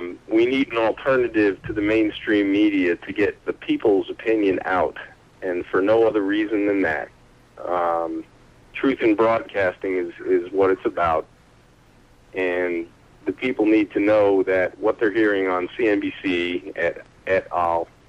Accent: Setauket, New York, United States; Yeah, I'm from Setauket.

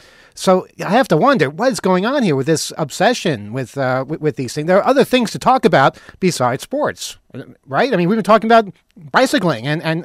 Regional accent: New York, United States; And, yeah, I'm from New York, so I should like them.

